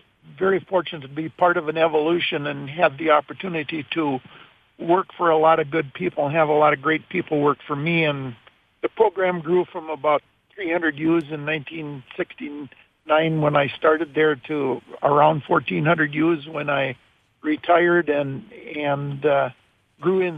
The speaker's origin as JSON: {"language": "English", "town": "Lisbon", "region": "North Dakota", "country": "United States", "tie": "born or raised there", "said": "I grew up in Lisbon, North Dakota, and Fargo was the closest college."}